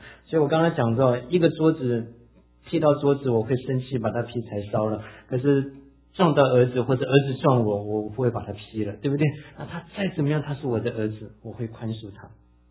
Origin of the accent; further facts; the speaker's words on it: Taiwan; 你看我们自己在台湾长大，从南到北拜各样的神